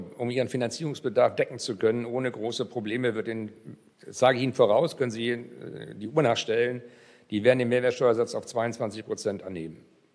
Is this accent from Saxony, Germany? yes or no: no; Strande, Schleswig-Holstein, Germany; Ich komme aus Strande, dort haben wir alte Fischerhäuser mit großen Grundstücken, die nach dem Krieg entstanden sind, weil die Menschen, die aus Ostpreußen kamen, angesiedelt worden sind und noch Selbstversorgung brauchten.